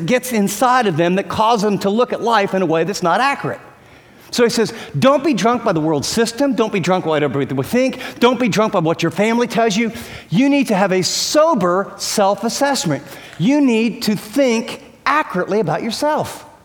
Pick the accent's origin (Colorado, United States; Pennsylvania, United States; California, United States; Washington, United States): California, United States; and I'm from California, and, I got a tie on and a coat